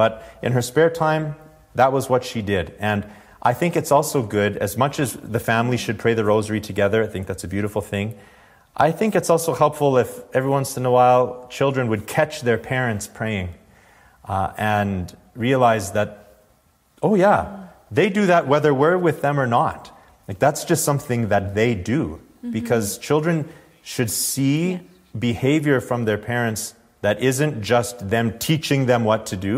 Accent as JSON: {"language": "English", "town": "Medicine Hat", "region": "Alberta", "country": "Canada", "tie": "born or raised there", "said": "I know in my hometown of Medicine Hat, we were very blessed"}